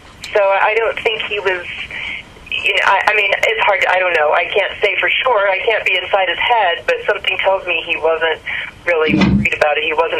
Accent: Toledo, Ohio, United States; Yeah, I'm from Toledo. There's a lot of them there.

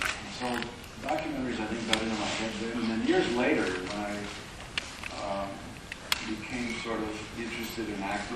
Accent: Los Angeles, California, United States; I guess going all the way back to when I was a little kid growing up in Los Angeles. And grew up in a lower working class neighborhood.

